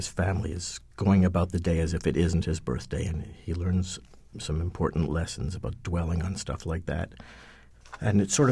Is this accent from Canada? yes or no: yes; Canada; I'm Canadian.